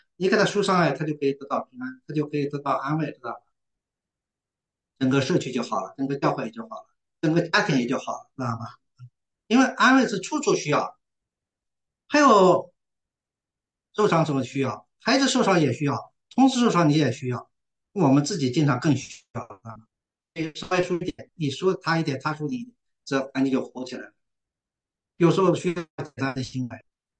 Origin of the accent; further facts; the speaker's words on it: Shanxi, China; 我们山西人有个特点，我们快搁就，蹲在那儿一蹲2小时没啥事的啊